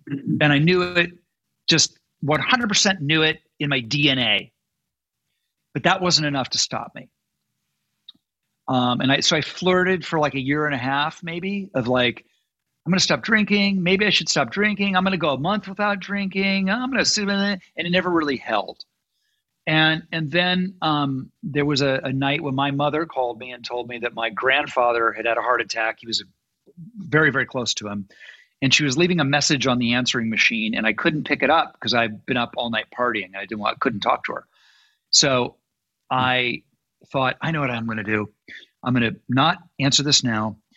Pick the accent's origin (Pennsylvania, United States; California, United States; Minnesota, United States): California, United States; Malibu; And so that's the world I grew up in Malibu.